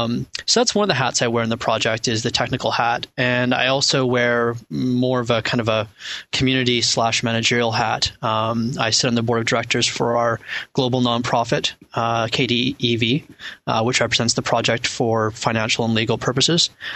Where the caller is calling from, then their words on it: Calgary, Alberta, Canada; Calgary, which is just east of the Rocky Mountains.